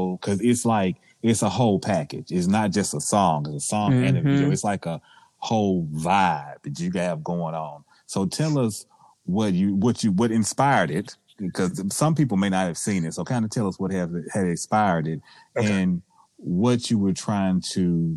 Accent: Memphis, Tennessee, United States; I'm from Memphis.

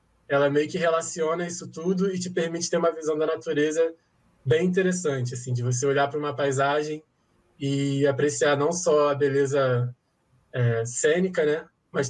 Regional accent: Rio de Janeiro, Brazil; also born or lived in Nova Iguaçu; Eu que cresci no Rio, eu nasci em Nova Iguaçu, no estado do Rio de Janeiro, mas cresci na cidade do Rio, no meio de um monte de maciços e o litoral

